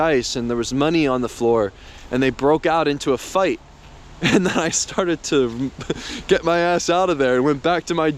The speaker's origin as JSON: {"language": "English", "town": "Philadelphia", "region": "Pennsylvania", "country": "United States", "tie": "born or raised there", "also_born_or_lived": "Baltimore", "said": "When I first started photography here in my hometown, Philadelphia, I would walk the streets with my camera, eventually studying in Baltimore"}